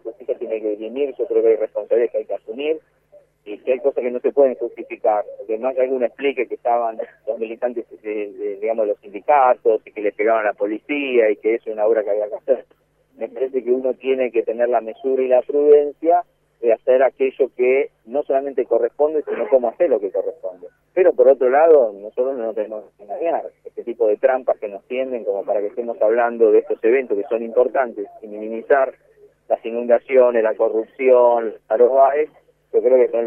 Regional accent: Argentina; Pero te lo digo no como referente de la comunidad judía, sino como argentino.

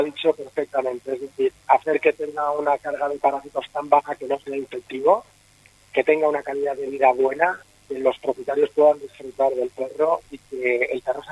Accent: Spain; Sí, soy español.

